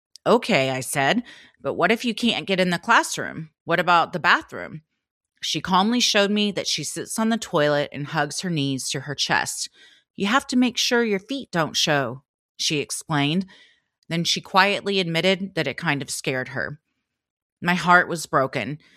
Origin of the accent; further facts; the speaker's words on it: Canada; because I'm a Canadian, eh?